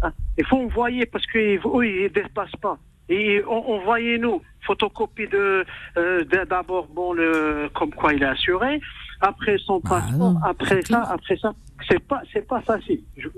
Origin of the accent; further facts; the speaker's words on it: Morocco; moi, je suis marocain.